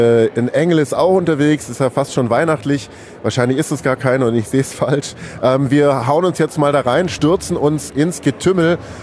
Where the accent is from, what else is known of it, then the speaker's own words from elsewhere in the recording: Ulm, Baden-Württemberg, Germany; Wir sind aus Ulm, das ist ja quasi auch Südwest.